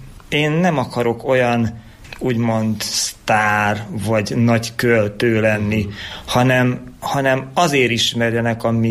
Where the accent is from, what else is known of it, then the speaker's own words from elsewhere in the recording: Mezőkövesd, Borsod-Abaúj-Zemplén, Hungary; Szeretek itt lakni, igen. A Bükkalja az nekem mindig olyan vonzó volt, és élhetőnek tartom ezt a kisvárost. Itt cseperedtem fel, itt jártam iskolába, minden ideköt, még a szüleim is élnek, és ők is itt laknak Kövesden.